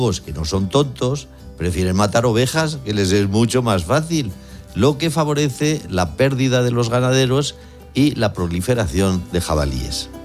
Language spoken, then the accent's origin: Spanish; Aragon, Spain; Y como soy aragonés y hay maliciosos que pueden creer que estoy haciendo juegos de palabras, en Aragón hay también más cabezas de cerdos que ciudadanos empadronados.